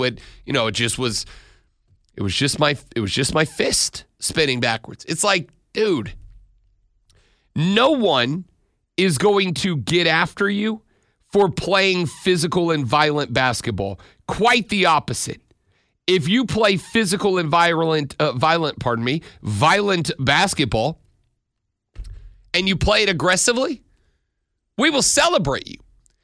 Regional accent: the South, United States; So I grew up in the South.

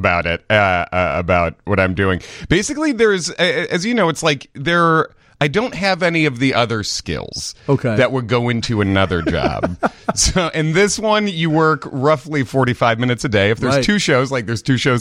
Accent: Hinsdale, Illinois, United States; I'm actually from Hinsdale.

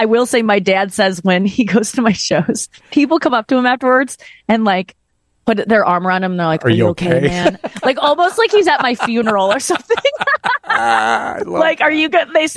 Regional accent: St. Louis, Missouri, United States

